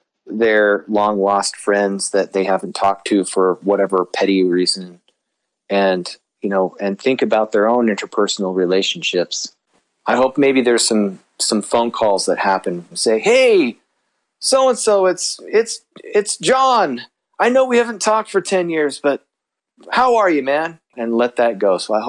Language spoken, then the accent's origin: English; Idaho, United States; I might be doing another movie that's inspired by experiences I had growing up in Idaho.